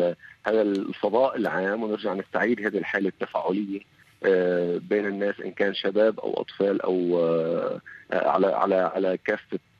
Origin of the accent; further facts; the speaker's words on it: Golan, Syria; إن كان نحن كجولانيين وإن كان نحن كسوريين بشكل عام.